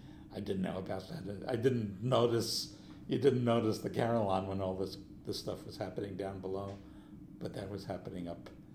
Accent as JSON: {"language": "English", "region": "New York", "country": "United States", "tie": "born or raised there", "said": "I went to, I went to high school in New York. I went to the Bronx High School of Science"}